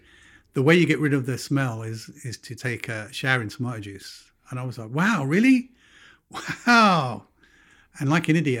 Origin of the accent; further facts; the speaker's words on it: United Kingdom; I'm a Brit.